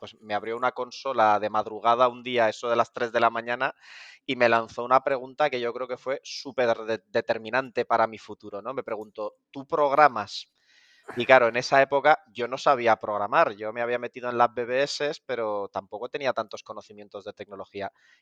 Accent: Zaragoza, Aragon, Spain; Pues como me crié en Zaragoza

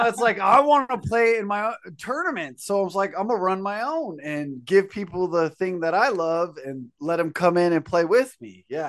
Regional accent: Las Vegas, Nevada, United States; Born and raised in Las Vegas, which I'm actually heading back there for TwitchCon

